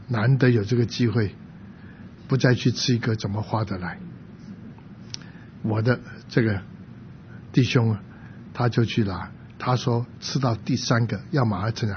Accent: China; 我们中国人不吃这个，你怎么吃牛肉？

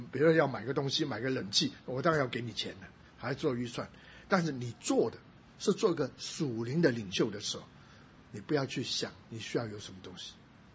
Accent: China; 我是中国人

